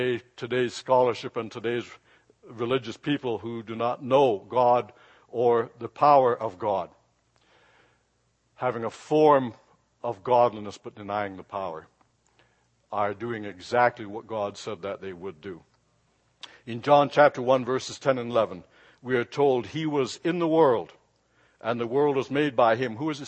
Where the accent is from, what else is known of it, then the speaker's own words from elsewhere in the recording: Jamaica; I grew up in Jamaica and I know donkeys.